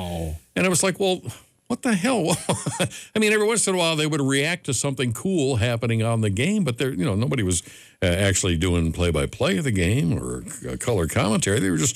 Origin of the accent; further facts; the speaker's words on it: Cleveland, Ohio, United States; Because, I'm from Cleveland, so.